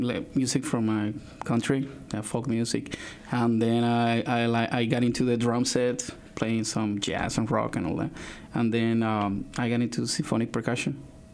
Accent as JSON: {"language": "English", "country": "Colombia", "also_born_or_lived": "Philadelphia", "moved": "as an adult", "lives_now": "United States", "said": "I'm originally from Colombia. I came here to U of A in 2002, and then I went to Colombia, then to Philadelphia for 7 years, and now from Philly is where I come from now."}